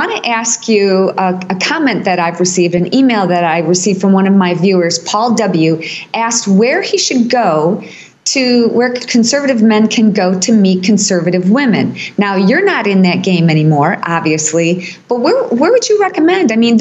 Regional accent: Michigan, United States; the Chinese plant that's coming to my home state of Michigan

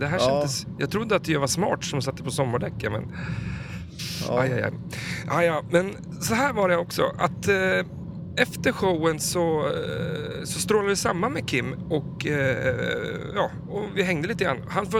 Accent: Östersund, Jämtland County, Sweden; Vi kommer från Östersund. Det är ganska långt upp i landet. För vi är ganska mitt i landet. Men det kan väl anses vara vinterstaden kallas det.

